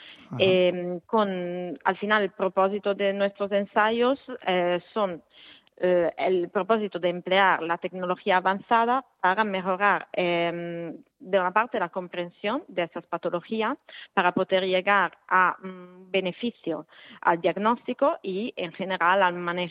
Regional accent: Italy; Yo soy italiana y me apunté al grado en ingeniería biomédica al Politécnico de Milano

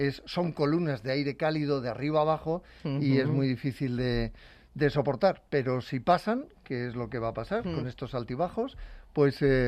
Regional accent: Region of Murcia, Spain; now in Madrid, Spain; La peor parte se la van a llevar los de mi tierra, los de Murcia

